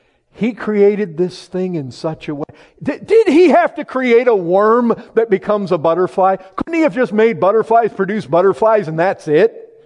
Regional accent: Michigan, United States; Listen, I grew up in Michigan. We had all these milkweed plants.

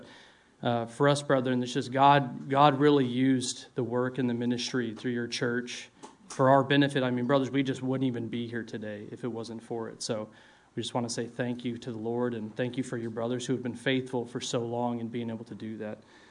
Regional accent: Las Vegas, Nevada, United States; I grew up in Las Vegas, of all places, in a Orthodox Lutheran church. I know that's kind of weird.

